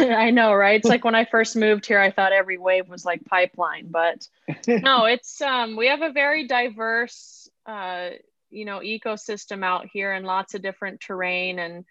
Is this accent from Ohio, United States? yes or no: no; Portland, Oregon, United States; moved away as an adult; now in Oahu, United States; Just turned 35. I'm originally from Portland, Oregon, or a suburb of there. I've been out here on Oahu for about 15 years.